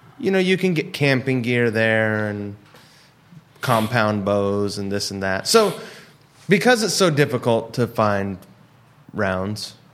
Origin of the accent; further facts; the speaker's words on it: Seattle, Washington, United States; I'm from Seattle, okay. Washington.